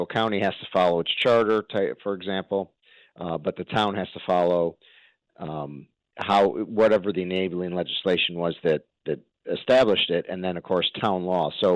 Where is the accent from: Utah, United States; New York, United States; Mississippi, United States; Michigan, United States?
New York, United States; Glenville; So, for example, the town of Glenville, my hometown, has a village of Scotia within it.